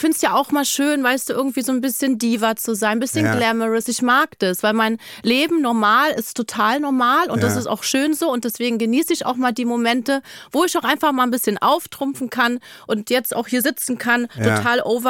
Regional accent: Berlin, Germany; Groß geworden in Berlin, Marzahn-Hellersdorf.

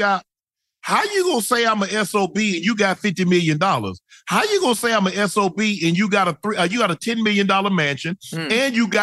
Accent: Atlanta, Georgia, United States; I'm from Atlanta.

